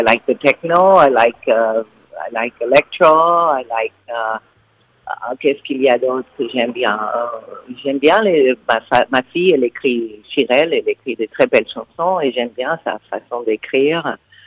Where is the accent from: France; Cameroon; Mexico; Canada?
Mexico; comme j'ai été élevée au Mexique, je l'ai dans la peau.